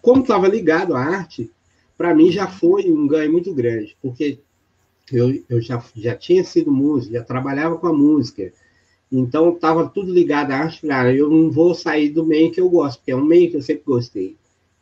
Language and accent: Portuguese; Sabará, Minas Gerais, Brazil; Bom, eu nasci em Sabará mesmo. Eu fui nascido e criado aqui em Sabará. Tenho 56 anos.